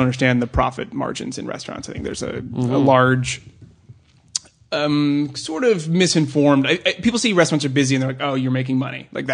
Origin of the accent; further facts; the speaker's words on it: Oklahoma, United States; I'm from Oklahoma. That's what we do.